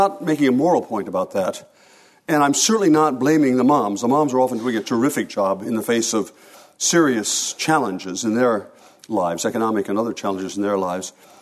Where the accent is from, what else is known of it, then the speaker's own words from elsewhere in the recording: Port Clinton, Ohio, United States; So when I was growing up in Port Clinton in the 1950s, it was sort of, you know, there was nobody very rich in town, nobody very poor in town. It was a modest town.